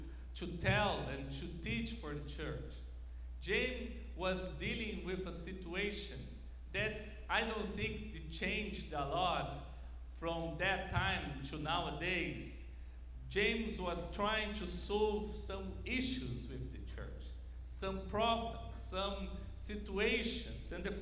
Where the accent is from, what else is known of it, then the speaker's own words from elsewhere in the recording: Brazil; me and my wife, we are from Brazil